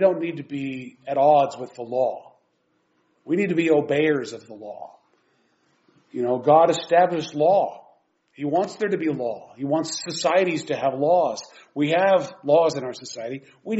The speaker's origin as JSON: {"language": "English", "region": "California", "country": "United States", "tie": "born or raised there", "said": "And, you know, I grew up in California."}